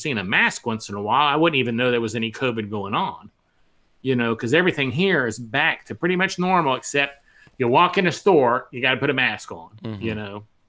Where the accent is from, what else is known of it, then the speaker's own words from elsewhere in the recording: Texas, United States; if you're in California or New York and you're there talking to someone, I'm from Texas